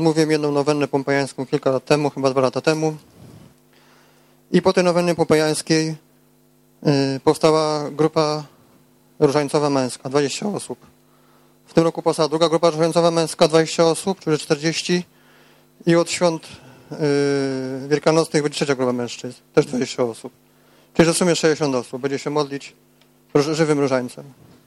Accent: Wysokienice, Łódź Voivodeship, Poland; Jestem z małej parafii Wysokienice, 2,5 tysiąca dusz. Typowo wiejska parafia, rolnictwo i nic więcej.

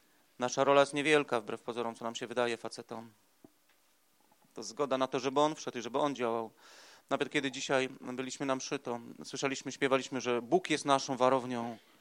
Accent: Katowice, Silesian Voivodeship, Poland; Jeden z księży z naszej parafii zaproponował, jestem z Katowic

